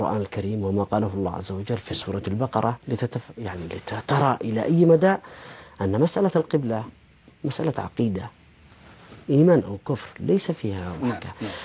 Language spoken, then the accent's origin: Arabic; Yemen; نحن عندنا في اليمن، رمنا في اليمن